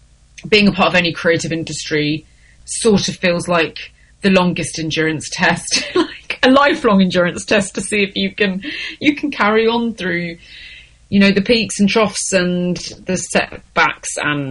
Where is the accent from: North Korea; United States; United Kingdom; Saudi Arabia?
United Kingdom; Chapel, East of England; I proudly grew up in a little village called Chapel, just outside of Essex.